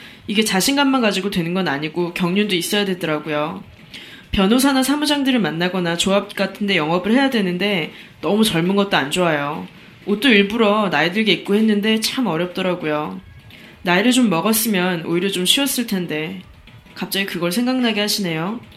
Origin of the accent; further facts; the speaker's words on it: Jindo, South Jeolla, South Korea; now in Seongnam, South Korea; 고향이 성남은 아니고요. 전남 진도예요. 90년도에 여기 부모님이랑 같이 올라왔어요.